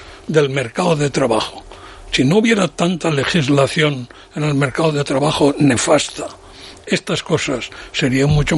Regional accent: Spain; Yo, como español

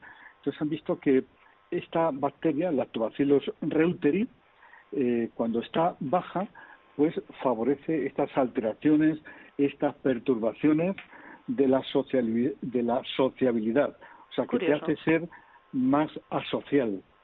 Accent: La Rioja, Spain; Y sabes que yo soy también de La Rioja

